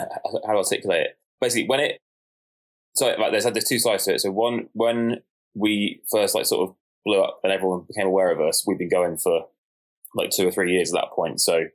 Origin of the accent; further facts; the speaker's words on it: Plymouth, South West England, United Kingdom; my dad still is a singer and guitarist around Plymouth, where I grew up. It's my hometown.